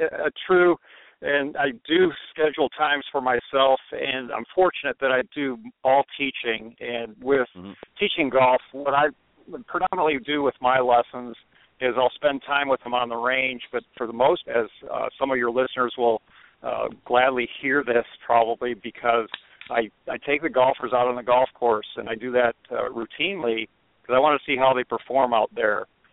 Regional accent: Michigan, United States; golf was just a fun summer sport growing up in Michigan.

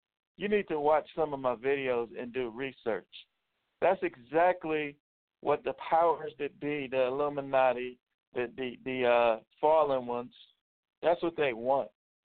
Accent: Milwaukee, Wisconsin, United States; For those of you that didn't know, I am from Milwaukee, Wisconsin.

